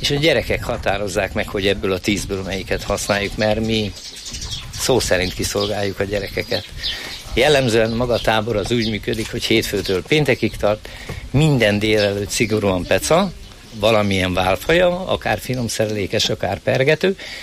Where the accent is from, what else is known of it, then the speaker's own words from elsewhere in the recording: Danube Bend, Hungary; én Dunakanyarból vagyok. A dunakanyari peca az teljesen más, mint egy tiszai tiszatavi peca.